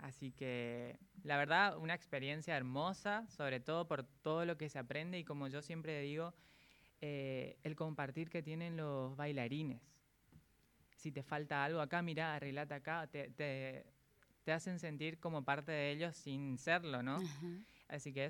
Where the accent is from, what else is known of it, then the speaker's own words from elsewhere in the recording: Itatí, Corrientes, Argentina; vengo del pueblo de Itatí, el pueblo de la Virgen, y siempre digo que ahora me presenté como correntino, pero más adentro todavía me presento como itateño